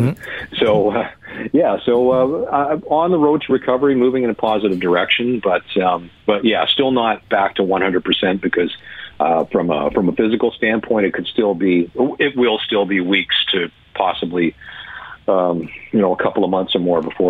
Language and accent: English; Winnipeg, Manitoba, Canada; my hometown of Winnipeg